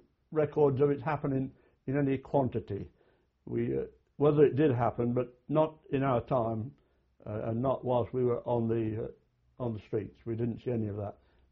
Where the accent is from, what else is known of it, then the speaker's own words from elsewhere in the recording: Settle, Yorkshire and the Humber, United Kingdom; born there; I was born in Settle, South Yorkshire.